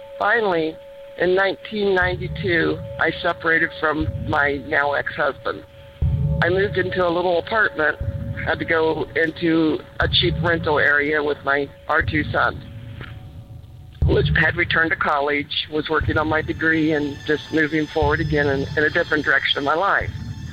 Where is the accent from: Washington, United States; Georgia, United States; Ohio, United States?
Ohio, United States; Lancaster; I grew up in the state of Ohio, born and raised in Lancaster